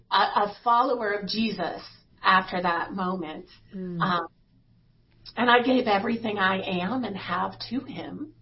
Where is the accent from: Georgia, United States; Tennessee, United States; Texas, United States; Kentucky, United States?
Tennessee, United States; Nashville; I grew up in Nashville, Tennessee. And so we call that the Bible Belt, right?